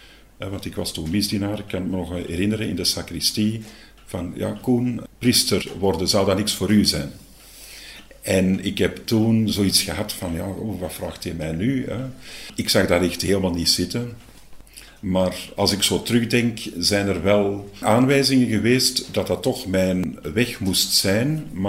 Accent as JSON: {"language": "Dutch", "town": "Lint", "region": "Flanders", "country": "Belgium", "tie": "born or raised there", "said": "Mijn moeder en mijn vader die deden dan ook onthaalwerking in Lint, waar ik ben opgegroeid."}